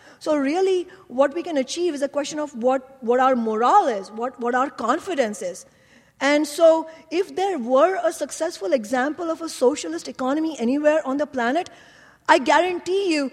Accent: India; English is a second language; including in my home country, India

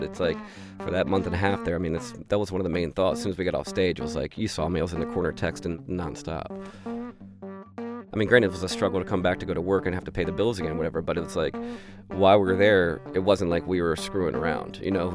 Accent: Baltimore, Maryland, United States; I've been a musician and hanging around Baltimore, in and around Baltimore, since I was born, pretty much.

